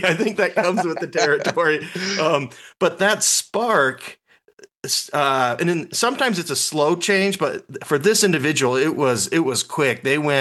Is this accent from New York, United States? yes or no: no; Las Vegas, Nevada, United States; And so growing up in Vegas, we don't have we don't have wonderful access to the outdoors.